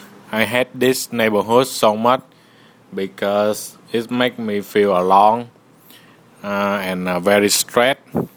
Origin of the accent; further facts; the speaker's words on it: Vietnam; English is a second language; now in Houston, United States; I am an international student, and I'm from Vietnam. I came to Houston since 2009, and I live in the Willowbrook area. I think it belongs to the Jersey Village.